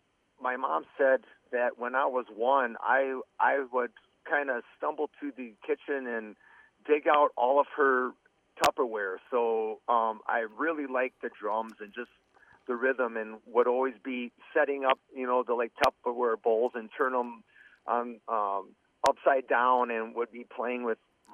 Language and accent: English; Ripon, Wisconsin, United States; I was born and raised in Ripon, Wisconsin, which is right down the road from where I live now.